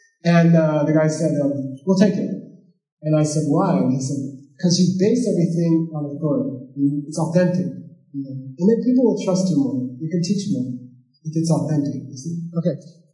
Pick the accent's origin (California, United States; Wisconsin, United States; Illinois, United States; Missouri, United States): California, United States; I was from California. I wanted to surf in Del Mar.